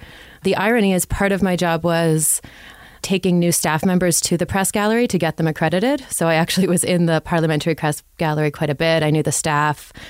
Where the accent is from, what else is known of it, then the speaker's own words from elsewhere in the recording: Toronto, Ontario, Canada; I'm from Toronto.